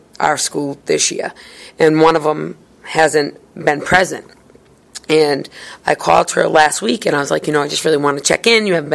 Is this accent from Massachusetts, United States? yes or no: yes; Boston, Massachusetts, United States; I was born and raised in High Park in Boston. Been here all my life.